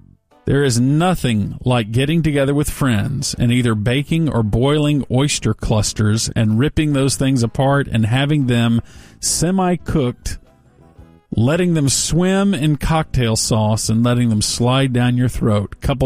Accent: the South, United States; I grew up in the South

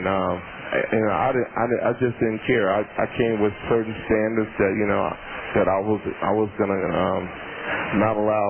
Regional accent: Gladys, Virginia, United States; I'm from Gladys, Virginia.

